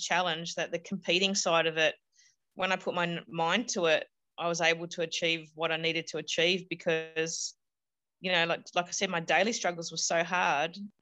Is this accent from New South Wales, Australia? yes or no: yes; Bondi, New South Wales, Australia; I grew up in Bondi where it was pretty tough, and had three brothers